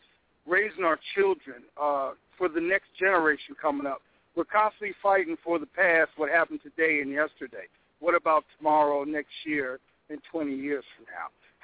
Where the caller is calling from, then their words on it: Philadelphia, Pennsylvania, United States; Okay, because in Philadelphia, I'm calling from Philadelphia.